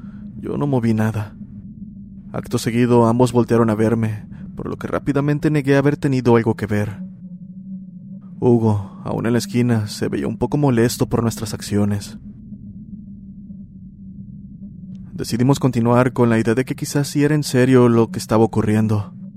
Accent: Tegucigalpa, Francisco Morazán, Honduras; Un gusto, soy de Tegucigalpa.

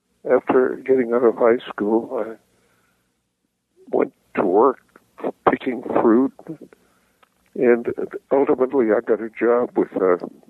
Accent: San Francisco, California, United States; born there; I was born in San Francisco.

